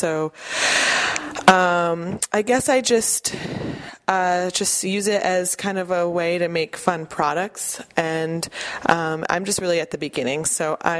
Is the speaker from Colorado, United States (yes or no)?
yes; Colorado, United States; born there; I was born in Colorado, actually